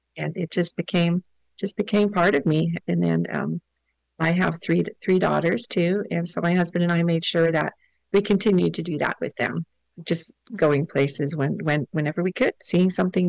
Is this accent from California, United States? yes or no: yes; California, United States; also born or lived in Canada; I've lived in Southern California almost my whole life. We moved here when we were two, moved here from Canada. But so I have no memory of Canada.